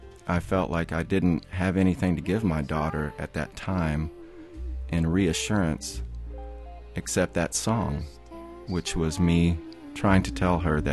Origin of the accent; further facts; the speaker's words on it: Denton, Texas, United States; When I was a kid growing up in Denton, Texas, I one day decided I wanted to get a blues record.